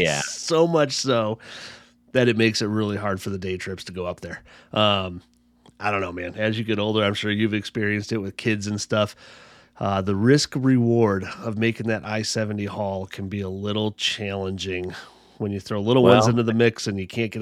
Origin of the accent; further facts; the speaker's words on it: Chicago, Illinois, United States; now in Denver, United States; I've been here for 20 years. I'm from Chicago originally.